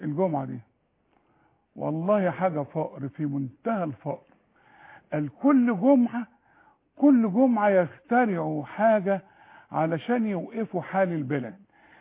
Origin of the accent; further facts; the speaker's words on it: Egypt; على الشرط تطور رقبتي كمصري